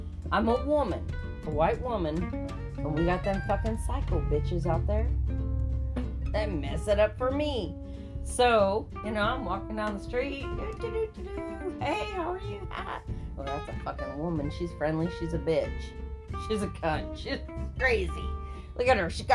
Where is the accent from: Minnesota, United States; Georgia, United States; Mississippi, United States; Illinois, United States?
Minnesota, United States; Minneapolis; Well, now I grew up in Minnesota, right?